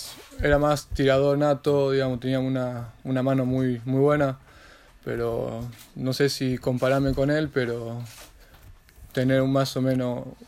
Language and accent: Spanish; Argentina; yo vengo de Argentina